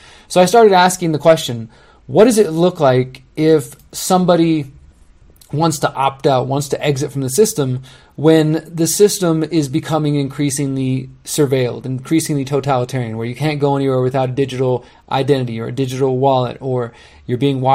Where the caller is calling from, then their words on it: Mexico; I'm speaking from Mexico, but this applies in the United States